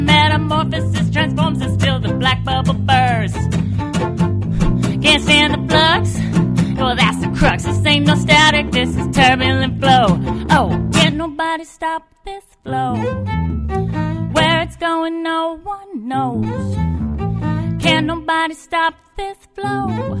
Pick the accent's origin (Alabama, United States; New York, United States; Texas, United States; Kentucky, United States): Alabama, United States; born there; I was born in Alabama, so it's funny, when I started singing songs, everything kind of comes out a little country.